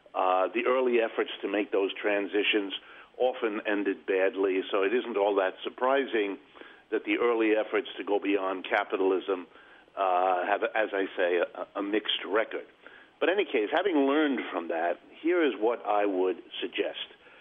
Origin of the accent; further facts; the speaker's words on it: United States; Well, you know, I'm an American born and bred here and lived all my life here